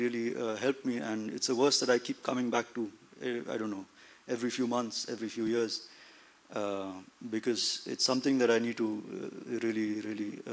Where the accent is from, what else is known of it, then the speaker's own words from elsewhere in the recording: India; now in Germany; I'm from India. And I've been in Germany now almost 10 years.